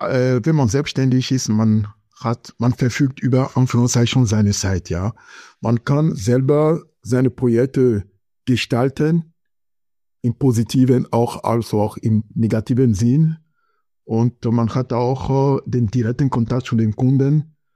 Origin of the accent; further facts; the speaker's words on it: Benin; German is a second language; now in Germany; Ich komme ursprünglich aus Benin. Das ist in Westafrika, also neben Nigeria. Und ich lebe in Deutschland seit 2002.